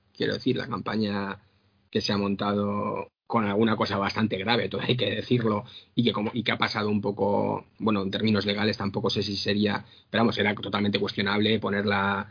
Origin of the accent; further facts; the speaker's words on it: Basque Country, Spain; A ver, que yo soy del País Vasco y esto es muy habitual, ¿eh?